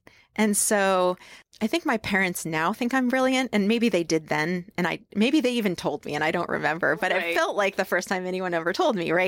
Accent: New York, United States; born there; And I was born in upstate New York.

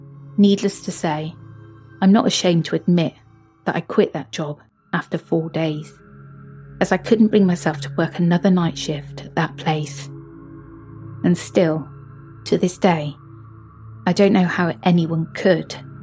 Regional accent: Australia; I'm from Australia, and I used to work at a 24/7 rural petrol station in a small town called Barham. It's on the Murray River

